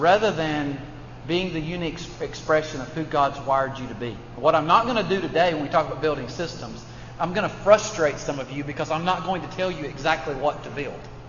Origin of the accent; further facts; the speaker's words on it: Birmingham, Alabama, United States; now in Atlanta, United States; Actually, I'm from Birmingham, Alabama, and I moved in 1999 to Atlanta to start a new church.